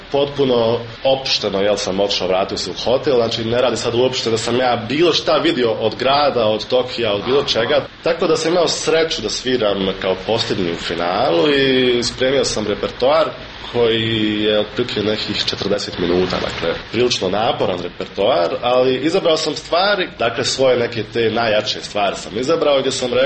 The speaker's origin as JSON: {"language": "Bosnian", "town": "Tuzla", "region": "Federation of Bosnia and Herzegovina", "country": "Bosnia & Herzegovina", "said": "ću se osjećati kao Tuzlak, tako da moram da kažem da sam stvarno ponosan na neki način da dolazim iz, reći slobodno, najljepšeg grada iz Bosne i Hercegovine."}